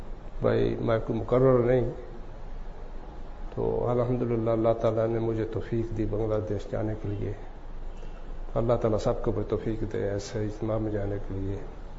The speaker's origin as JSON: {"language": "Urdu", "country": "Pakistan", "moved": "yes", "said": "چونکہ میں بتاتا میں پاکستان سے آیا ہوں, تو مطلب امین بھائی بھی پاکستان سے تھے"}